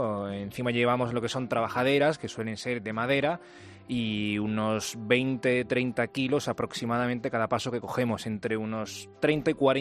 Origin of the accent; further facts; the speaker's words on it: La Lantejuela, Andalusia, Spain; now in Madrid, Spain; sacaba solo las de mi pueblo, de la Antejuela, y vine a Madrid hace 5 años